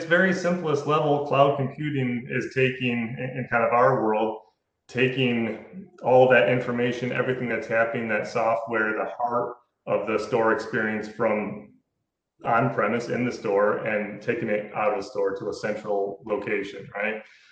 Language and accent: English; Michigan, United States; I grew up in Michigan, so I would do that drive to Purdue all the time, and it was a lot of corn and windmills.